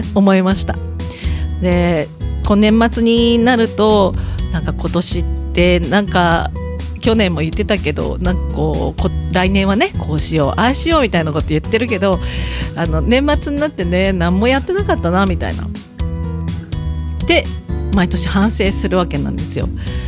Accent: Nagano, Japan; これ長野県民の佐賀なんですけど、自分はみんなね、多分ね、長野県民思ってると思うんだけど、自分は標準語喋ってると思ってるんだよ。

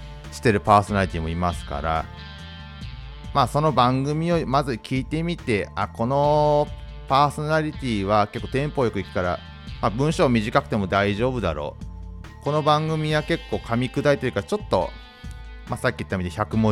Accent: Ibaraki, Japan; 茨城、僕の地元ですね、茨城を茨城ってちょっとなまって言っちゃうとかね

